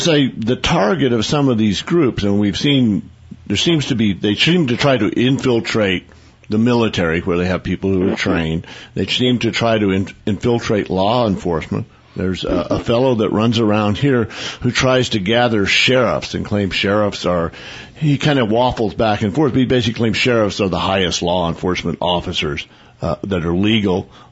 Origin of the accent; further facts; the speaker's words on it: Oklahoma, United States; I know that when I was growing up in Oklahoma and you had people making racist remarks